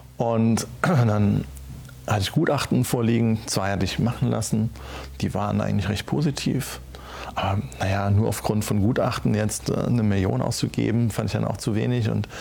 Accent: Schneebergerhof, Rhineland-Palatinate, Germany; Und ich habe dann noch 2 weitere auf dem Schneeberger Hof, in meinem Heimatort, bauen können.

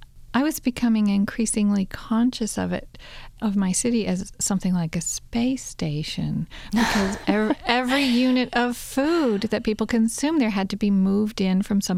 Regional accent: Kentucky, United States; We moved to southwestern Virginia for a lot of reasons. It's very near where I grew up in Kentucky. We were really coming home.

